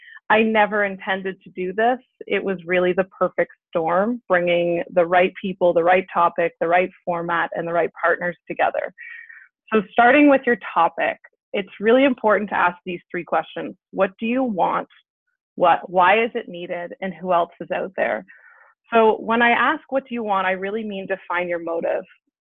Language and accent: English; Canada; I'm a Canadian.